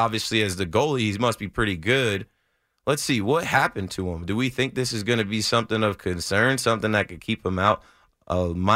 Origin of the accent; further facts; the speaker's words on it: New Jersey, United States; I'm from Jersey, but I know the Rangers pedigree in the city.